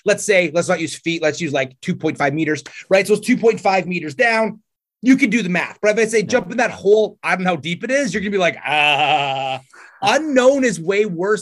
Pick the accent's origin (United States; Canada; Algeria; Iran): Canada; because I'm a Canadian, I need to really point that out because everybody thinks I'm from the U.S. I'm not.